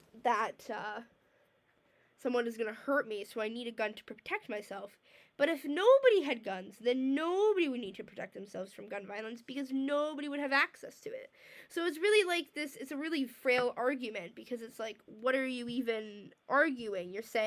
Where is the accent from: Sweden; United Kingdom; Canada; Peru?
Canada; I am American, but I live in Canada, and I've lived in Canada my whole life.